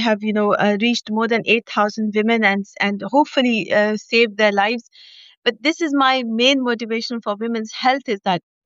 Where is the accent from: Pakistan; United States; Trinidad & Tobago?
Pakistan; We are six sisters, and growing up in Pakistan in a household of six sisters